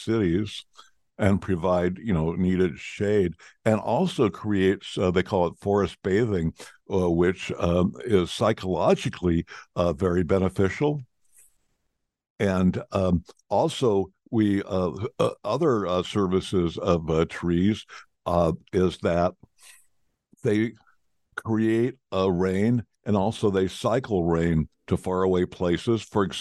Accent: United States; I'm as American, I speak in Fahrenheit.

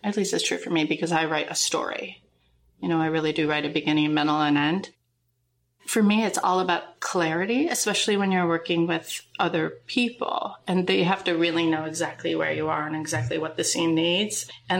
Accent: Minnesota, United States; because we grew up in Minnesota

